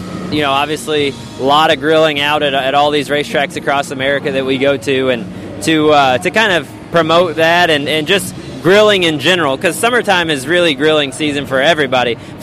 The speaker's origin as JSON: {"language": "English", "town": "Tampa", "region": "Florida", "country": "United States", "tie": "born or raised there", "said": "That's right at home in growing up in Tampa, Florida."}